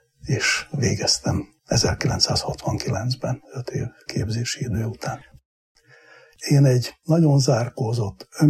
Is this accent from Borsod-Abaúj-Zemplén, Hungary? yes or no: yes; Hámor, Borsod-Abaúj-Zemplén, Hungary; born there; pici kis faluban, Hámorban születtem, egy 5 gyerekes munkás család 5. gyerekeként. Egy olyan családba születtem, ahol az édesanyám evangélikus vallású volt, édesapám katolikus.